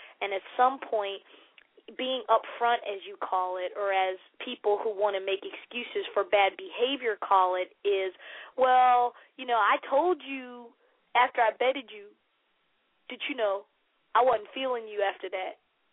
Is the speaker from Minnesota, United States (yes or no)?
no; New Jersey, United States; Well, I grew up in South Jersey near Philly, so Italian food is my great love, and I grew up with a lot of Italian Americans and Irish Americans